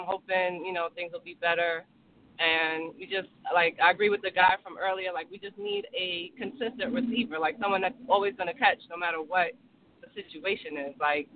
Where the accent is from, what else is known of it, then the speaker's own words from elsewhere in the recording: Maryland, United States; Well, I just want to say I'm repping from Maryland. We watch the game every week at Blowfish, Big Blue for Life, out in Beltsville, Maryland.